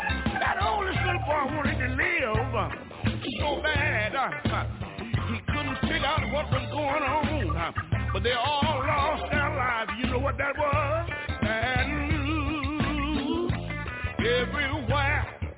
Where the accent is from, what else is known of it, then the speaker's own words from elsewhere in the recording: Houston, Texas, United States; Bad think doubles when I think about my hometown in Houston, Texas.